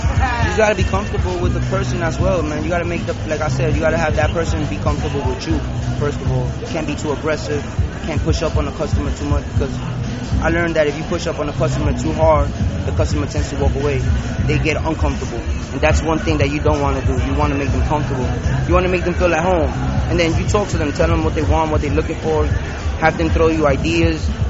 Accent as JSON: {"language": "English", "town": "Brooklyn", "region": "New York", "country": "United States", "said": "I'm very loud. I'm from New York. I'm from Brooklyn."}